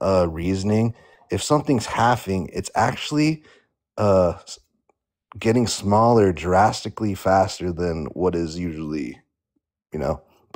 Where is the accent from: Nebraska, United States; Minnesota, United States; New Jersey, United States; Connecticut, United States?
Nebraska, United States; Wow, I'm from Nebraska.